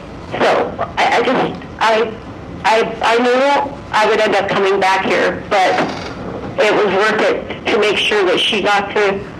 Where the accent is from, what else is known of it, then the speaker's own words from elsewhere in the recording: Utah, United States; I'm not from here, I'm from Utah, and I had plans to go back to Utah.